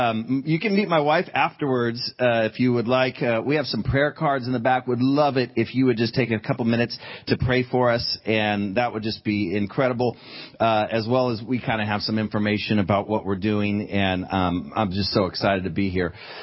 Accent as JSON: {"language": "English", "town": "Sacramento", "region": "California", "country": "United States", "tie": "born or raised there", "said": "on refugees that are pouring into my hometown right now, Sacramento, California"}